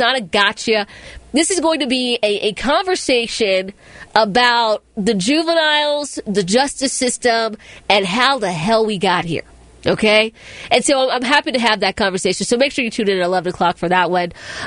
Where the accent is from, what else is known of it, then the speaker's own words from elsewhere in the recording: Accokeek, Maryland, United States; I grew up in Accokeek, Maryland. You know what was boring as a kid? Accokeek, effing Maryland.